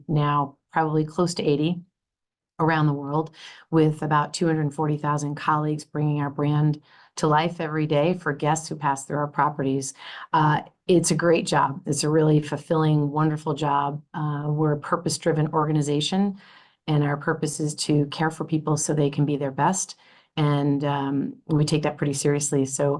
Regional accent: United States; as I might say, as an American

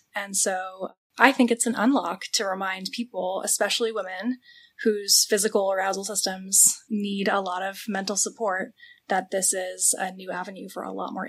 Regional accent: New York, United States; So I'm actually an East Coaster, and so is my co-founder. She's from Connecticut, and I'm from New York, and we met in the Bay Area.

